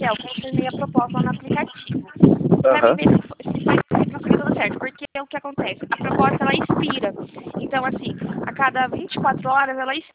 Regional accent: Botucatu, São Paulo, Brazil; born there; É que eu sou nascida em Botucatu, é próxima aí da região.

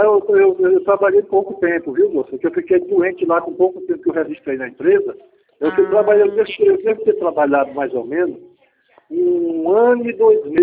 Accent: Pernambuco, Brazil; now in Barrinha, Brazil; estou aqui, mas eu sou pernambucano

